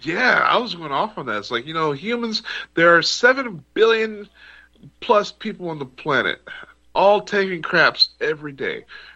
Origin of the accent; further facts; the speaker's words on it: United States; You know, I'm an American. I don't want to hate against, you know, my people